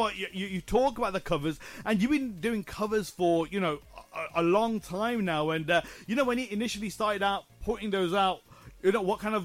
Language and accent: English; Leicester, East Midlands, United Kingdom; And I get equally more excited when that talent is from my hometown. And exactly as my next guest is, all right? So he's Leicester's very own homegrown talent.